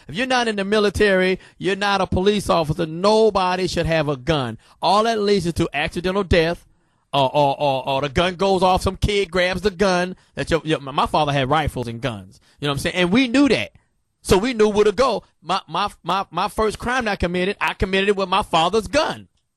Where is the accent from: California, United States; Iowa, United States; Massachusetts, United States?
California, United States; Richmond; Like I was born and raised in Richmond, California, and when I came up, everybody had a gun.